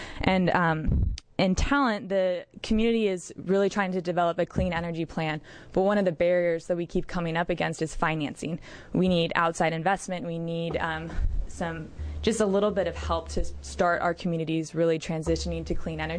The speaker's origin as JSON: {"language": "English", "region": "Oregon", "country": "United States", "tie": "born or raised there", "said": "I grew up in Jackson County, and I also work with Rogue Climate."}